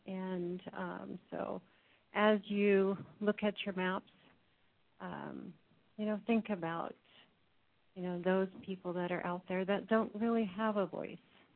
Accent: Manley Hot Springs, Alaska, United States; now in Fairbanks, United States; I grew up in Manly Hot Springs, which is west of here. I presently live in Fairbanks, but registered to vote in Manly Hot Springs.

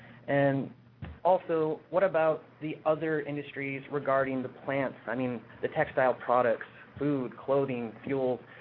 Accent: Teller, Alaska, United States; Oh, I'm from Teller, Alaska.

